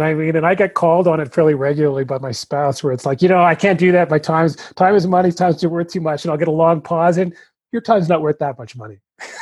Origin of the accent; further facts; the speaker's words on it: Canada; now in United States; When I first came to the U.S., I mean, I came from Canada, obviously, and when I first came to the U.S. now, I don't even know, 20 years ago